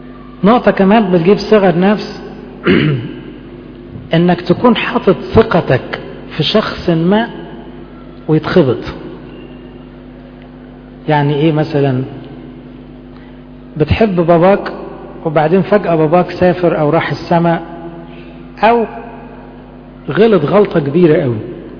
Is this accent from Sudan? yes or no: no; Upper Egypt, Egypt; أنا صعيدي على فكرة